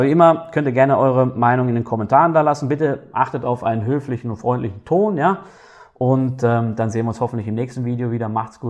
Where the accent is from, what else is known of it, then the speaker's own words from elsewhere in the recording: Germany; now in Switzerland; Ich meine, ich sehe es ja bei mir auch, ich bin Deutscher, ja, und selbst ich fahre nicht so gerne über die Grenze zum Einkaufen